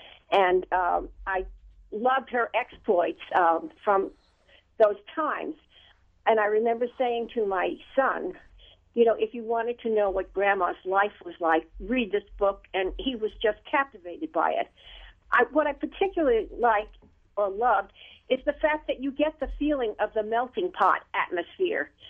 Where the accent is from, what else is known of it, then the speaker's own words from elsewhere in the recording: Manhattan, New York, United States; I grew up in Manhattan in the 40s and 50s in what was then a largely Jewish neighborhood.